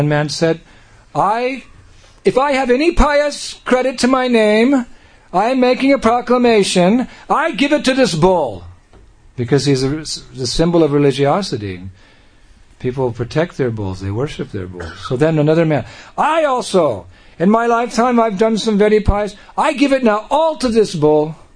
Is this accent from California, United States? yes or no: yes; San Francisco, California, United States; born there; I was born in San Francisco.